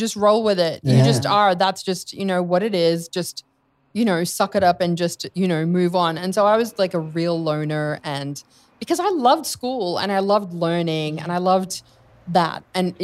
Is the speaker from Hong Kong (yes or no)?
no; Sydney, New South Wales, Australia; because we were just Arab and Muslim and growing up in Australia and literally in the Bible Belt of Sydney.